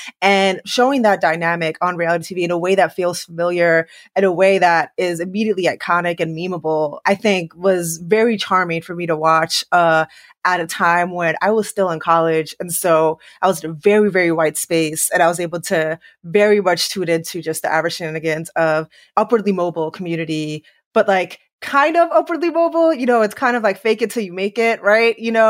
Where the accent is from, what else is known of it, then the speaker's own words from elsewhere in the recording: New York City, New York, United States; New York was close to my heart just because, you know, I grew up in New York City.